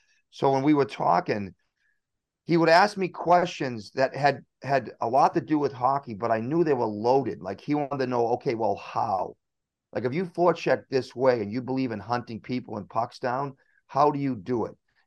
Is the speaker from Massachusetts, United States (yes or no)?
yes; Boston, Massachusetts, United States; I'm an Irish guy from Boston, from the city, right?